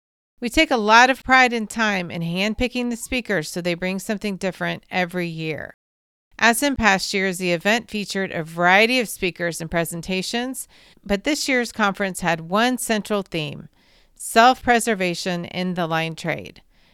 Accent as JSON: {"language": "English", "town": "Kansas City", "region": "Missouri", "country": "United States", "tie": "born or raised there", "said": "the International Lineman's Rodeo Week in my hometown of Kansas City in mid-October."}